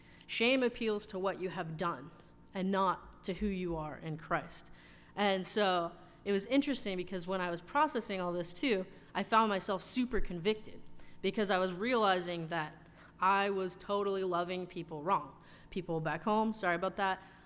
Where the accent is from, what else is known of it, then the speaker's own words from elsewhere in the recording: California, United States; And I would be like, hey, us too, I'm from California, whatever.